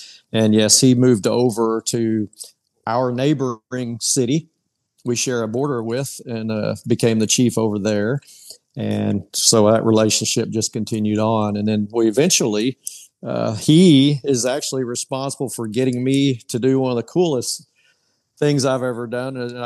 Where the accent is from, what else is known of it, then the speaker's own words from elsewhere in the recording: Texas, United States; Well, to me, I grew up in Texas and I happened to play on a little bitty school.